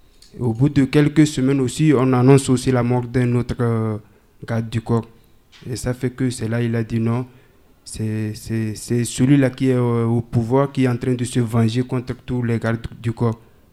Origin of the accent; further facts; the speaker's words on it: Togo; now in France; je suis togolais d'origine. Je vivais au Togo avec mes parents.